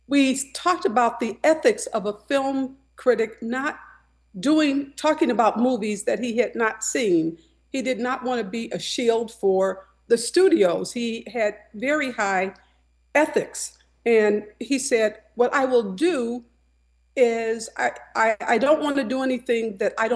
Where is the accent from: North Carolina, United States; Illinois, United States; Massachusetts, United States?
Illinois, United States; Urbana; born there; I was born in Urbana, Illinois.